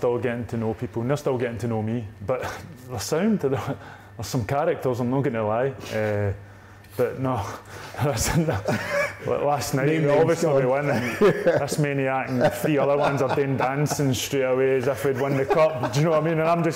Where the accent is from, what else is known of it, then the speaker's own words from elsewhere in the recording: Drongan, Scotland, United Kingdom; but I'm originally from Drongan, so we don't like any of the two of them.